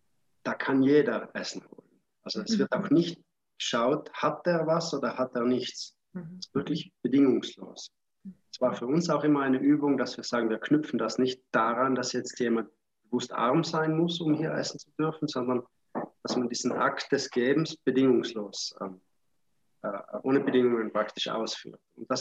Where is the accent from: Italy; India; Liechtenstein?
India; Also wir sind Inder, auch Inder Ausland, also im westlichen Ausland